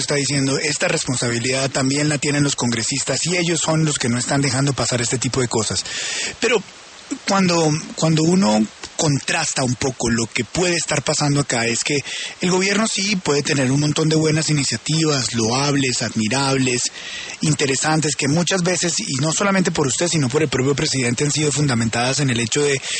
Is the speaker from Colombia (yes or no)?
yes; Colombia